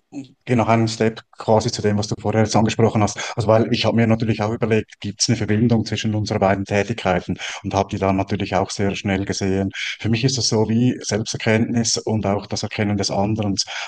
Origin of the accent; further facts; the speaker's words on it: Switzerland; Wie man unschwer hört, komme ich aus der Schweiz. Ich wohne am Zürichsee.